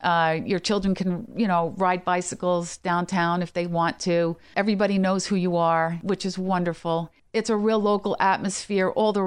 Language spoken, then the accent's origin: English; Greenport, New York, United States; I grew up in Greenport, New York. Growing up in Greenport, it was, you know, there are still farms there. So a real rural agricultural sort of background.